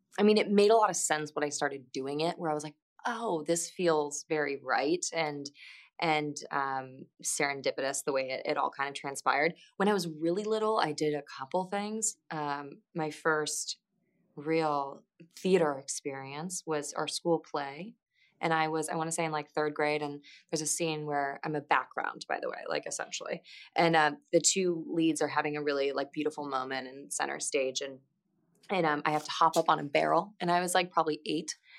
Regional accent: Midwest, United States; I'm from the Midwest, so it was very like kind of Carson's and like Target-y and all of that.

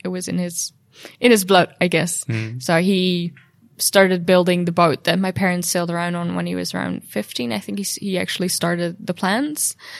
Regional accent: New Zealand; born there; So I was born in New Zealand and grew up sailing with them and being on boats.

